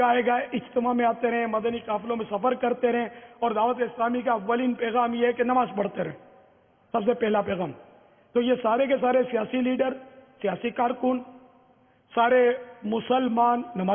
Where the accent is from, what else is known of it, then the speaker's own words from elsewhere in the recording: Karachi, Sindh, Pakistan; born there; میری تو پیدائش ہی پاکستان میں ہوئی ہے. باب المدینہ میں پیدا ہوا ہوں. پاکستان بننے کے بعد سن 50 میں یا 51 میں اس طرح کچھ ہے میری پیدائش باب المدینہ.